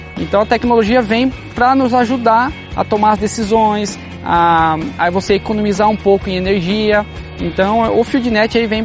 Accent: Paraná, Brazil; Viemos do Paraná.

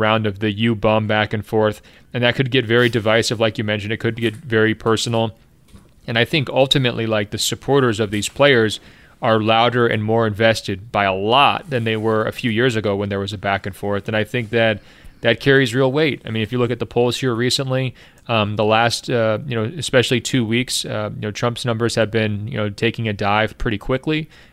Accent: Hong Kong; I'm from Hong Kong, and that has essentially been our daily existence for most of the past 12 months

